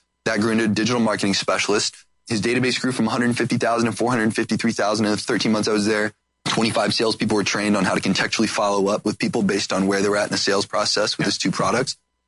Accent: Cuyahoga Falls, Ohio, United States; So I grew up in Ohio, in Cuyahoga Falls, which Ohio sucks.

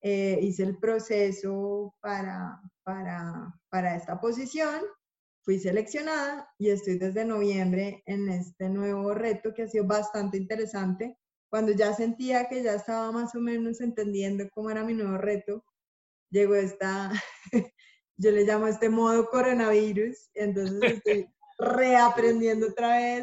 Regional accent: Colombia; born there; nací acá en Colombia, estudié en el Liceo Francés acá en Colombia, pero bueno, y estudié economía en los Andes.

